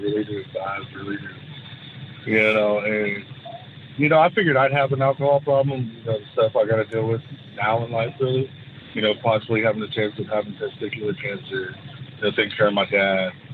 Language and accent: English; Texas, United States; also born or lived in Wamego, Kansas; You know, I came from a small town in Texas. Actually, I was born in Kansas, Wamego, Kansas. And been living in Texas ever since I was like 1 year old.